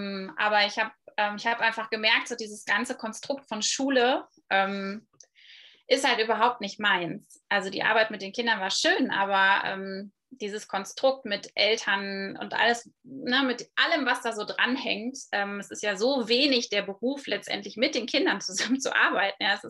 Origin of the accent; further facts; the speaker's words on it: Dortmund, North Rhine-Westphalia, Germany; born there; Also geboren wurde ich in Dortmund